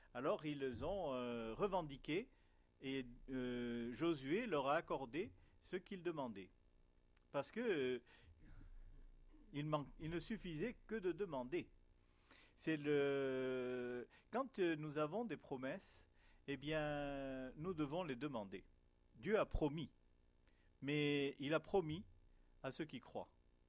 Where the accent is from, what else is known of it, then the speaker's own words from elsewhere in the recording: Morocco; born there; Je suis né dans un pays, je suis né au Maroc. Donc c'est un pays où les gens sont bien commerçants.